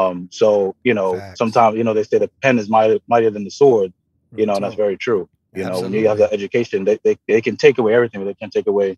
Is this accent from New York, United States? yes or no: yes; Brooklyn, New York, United States; I grew up in Brooklyn. You know, a lot of the homies, some of them passed away